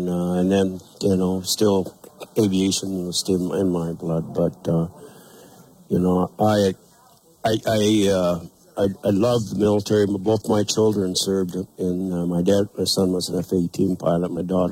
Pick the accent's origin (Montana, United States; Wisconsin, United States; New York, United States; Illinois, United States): Montana, United States; Well, I was born and raised in the Flathead, graduated from Flathead County High School, 65